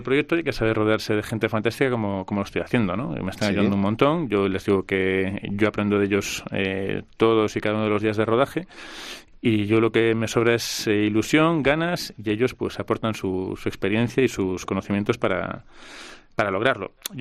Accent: Switzerland; Yo crecí en Suiza

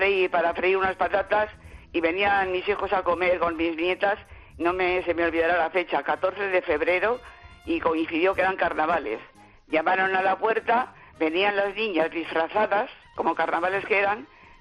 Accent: Madrid, Community of Madrid, Spain; now in Almería, Spain; Aunque, como mi propio nombre indica, soy madrileña.

